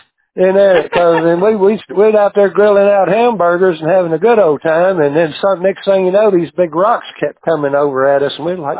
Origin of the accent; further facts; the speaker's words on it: Tennessee, United States; also born or lived in Los Angeles; I live in my hometown of Tennessee